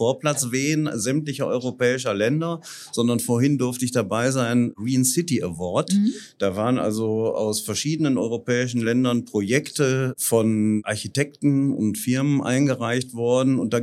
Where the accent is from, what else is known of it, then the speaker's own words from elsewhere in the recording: Essen, North Rhine-Westphalia, Germany; als Essener